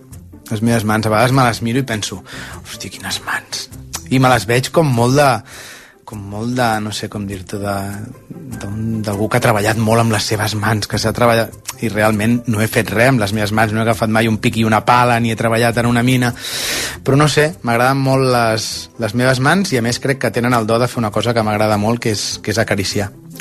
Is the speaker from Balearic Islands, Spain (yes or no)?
no; Barcelona, Catalonia, Spain; tinc 41 anys, sóc de Barcelona